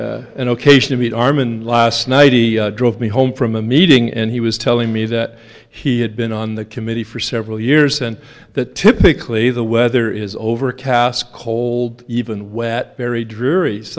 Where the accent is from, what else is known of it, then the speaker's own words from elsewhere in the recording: Los Angeles, California, United States; It's interesting because this is my weather. I come from Los Angeles.